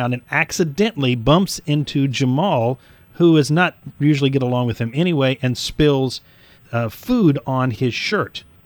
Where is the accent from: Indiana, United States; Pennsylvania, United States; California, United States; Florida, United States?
Florida, United States; I grew up on the East Coast down in Florida, and I had a lot of Jewish friends